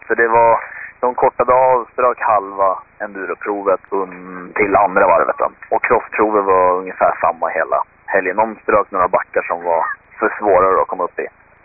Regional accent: Sweden; Det är roligt när vi är några svenskar som är iväg och rullar

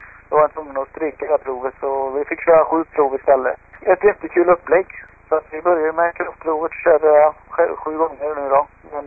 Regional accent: Västra Götaland County, Sweden; Lite liknar det upplägget vi har på vindkuppen hemma i Skaraborg.

